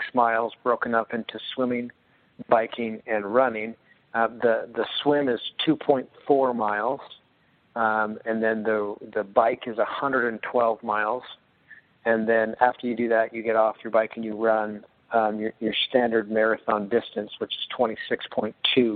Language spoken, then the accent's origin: English; Calgary, Alberta, Canada; No, I'm originally from Calgary, which is known as Cowtown, but I'm the furthest thing from a cowboy. I'm a city kid